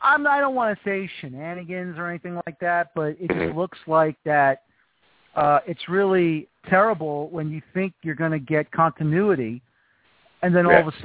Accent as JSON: {"language": "English", "town": "Bronx", "region": "New York", "country": "United States", "said": "I'm originally from the Bronx, so I know Van Cortlandt Park very well."}